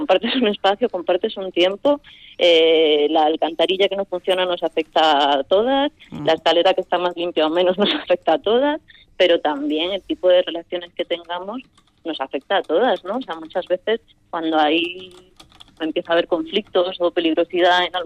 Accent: Seville, Andalusia, Spain; moved away as an adult; yo me crié en una escalera en la que cooperábamos bastante unos con otros. Yo soy sevillana. Ajá. Y me crié allí, vamos, estuve allí hasta los 18 años.

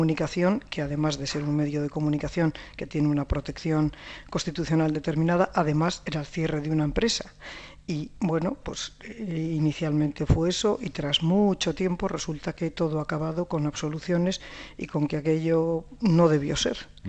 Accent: Basque Country, Spain; viniendo yo de donde vengo, siendo ciudadana vasca

